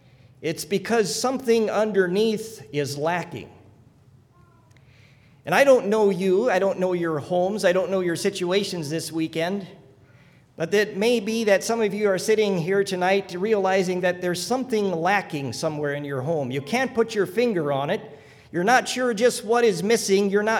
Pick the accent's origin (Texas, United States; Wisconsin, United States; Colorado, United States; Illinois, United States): Wisconsin, United States; also born or lived in Alaska; In Alaska, we had a cabinet shop. My dad had a cabinet shop as I grew up in Wisconsin.